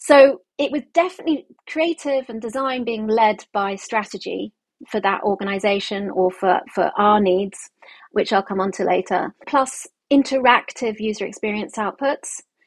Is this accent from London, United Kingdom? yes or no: yes; London, United Kingdom; And this was my city. This was London. I'm a Londoner.